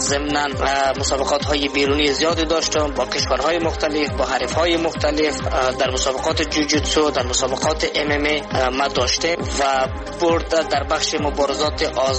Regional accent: Afghanistan; اولین فایتر افغانستان از افغانستان هستم

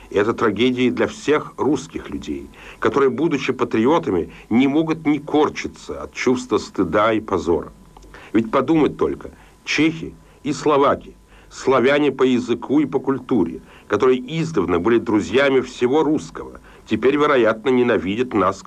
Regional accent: Russia; now in abroad; В этом долг, как нас, русских людей, живущих за рубежом, так и вас, русских людей, живущих у себя на родине.

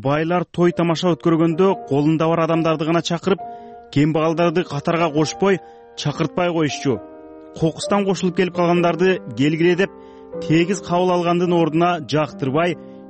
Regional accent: Karagochkor, Osh Region, Kyrgyzstan; Өзгөн районун кыдырганыма 3 күн болгондо өзүмдүн туулуп өскөн кыштагым Карагочкорго жөнөдүм.

